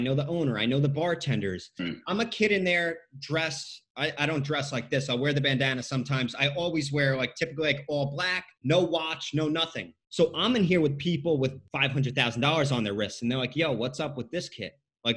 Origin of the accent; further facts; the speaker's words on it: Long Island, New York, United States; So the town that I grew up in on Long Island, like it's like golden handcuffs.